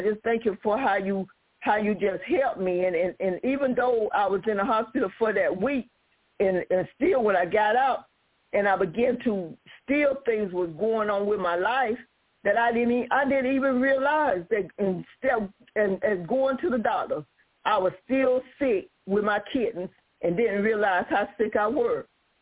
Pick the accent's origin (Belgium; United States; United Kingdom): United States; Lumberton; when I was staying in my hometown in Lumberton, I was there and I was looking out the window at this tree